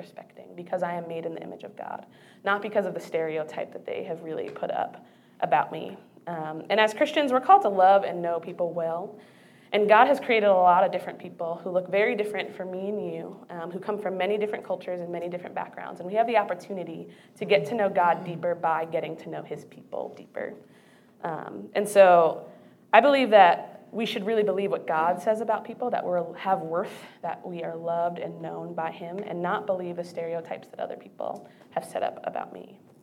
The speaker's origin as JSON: {"language": "English", "region": "Pennsylvania", "country": "United States", "tie": "born or raised there", "said": "You see, I grew up in Berks County, Pennsylvania, rural farmland, and I was definitely the minority in the area."}